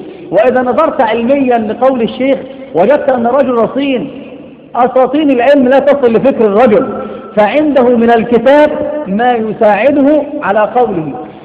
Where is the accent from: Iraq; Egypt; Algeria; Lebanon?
Egypt; كان الرد عليه في مسألة حدثت عندنا في مصر